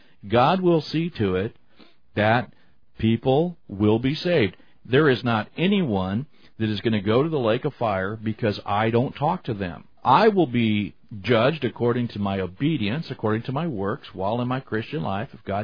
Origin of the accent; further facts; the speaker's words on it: Omaha, Nebraska, United States; I remember as I grew up here in Omaha, just east of my home, a few blocks, I grew up near Salem Baptist Church.